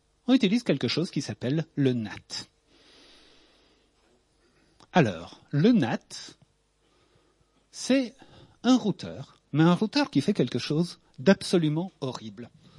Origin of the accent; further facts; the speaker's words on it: Poland; Ce qui était mieux que là d'où je venais. Hein. J'ai grandi en Pologne avant.